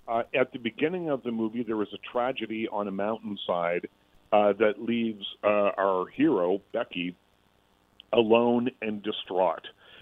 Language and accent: English; Nova Scotia, Canada; I grew up in Nova Scotia, a little town in Nova Scotia